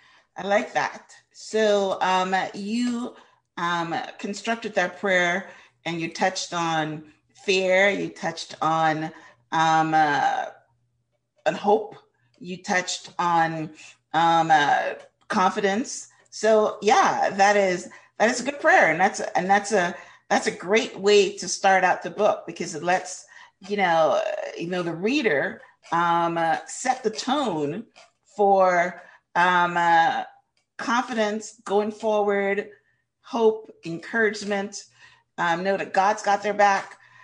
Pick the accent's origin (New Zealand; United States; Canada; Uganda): Canada; moved away as an adult; I had just moved to this country, and I had this irrational fear because I'm a Canadian. I'm not a citizen